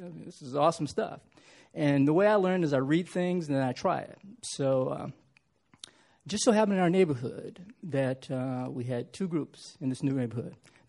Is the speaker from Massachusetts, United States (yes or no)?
no; Charlotte, North Carolina, United States; now in Washington, United States; I am a Southerner, so raised in Charlotte, North Carolina